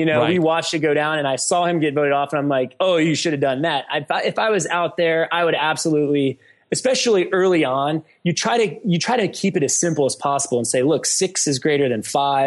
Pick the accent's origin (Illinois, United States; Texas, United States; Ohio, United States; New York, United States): Ohio, United States; we're from just a small town outside of Cincinnati that, is a unique area.